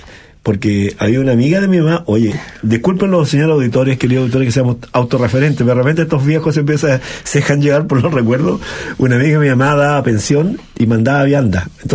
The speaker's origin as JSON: {"language": "Spanish", "town": "San Bernardo", "region": "Santiago Metropolitan Region", "country": "Chile", "tie": "born or raised there", "said": "Y yo nací, me he criado hasta, y sigo viviendo en San Bernardo, que fue una ciudad industrial por naturaleza, o sea, una ciudad de trabajo"}